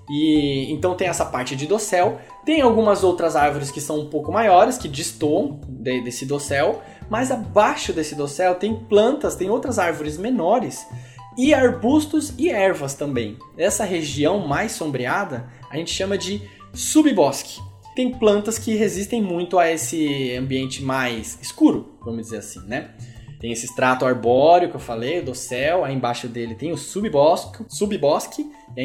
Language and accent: Portuguese; São Paulo, Brazil; Eu sou daqui de São Paulo, então eu viajei bastante por Mata Atlântica.